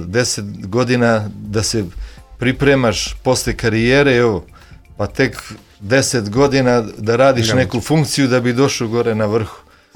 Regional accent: Raška, Šumadija and Western Serbia, Serbia; Srećom, ja sam rodom iz Raške, imao sam tamo i napravio kuću svoju, sve, i kafić i ovo.

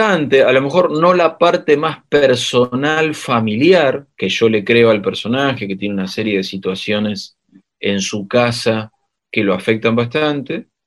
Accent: Castelar, Buenos Aires Province, Argentina; Me crié acá en Castelar, en el oeste de Gran Buenos Aires, sigo viviendo en la misma zona

